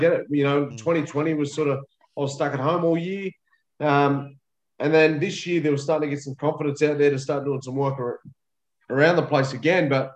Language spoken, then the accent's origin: English; Cowra, New South Wales, Australia; my mum's mob's from Orange, so we're Wiradjuri way, but we all sort of grew up. I grew up in Cowra with my sisters and brother.